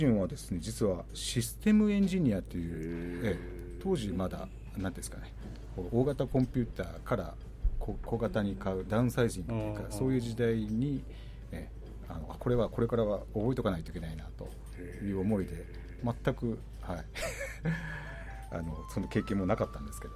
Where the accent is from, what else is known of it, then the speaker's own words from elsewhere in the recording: Hayama, Kanagawa, Japan; そうですね、私は葉山で生まれ育ちました。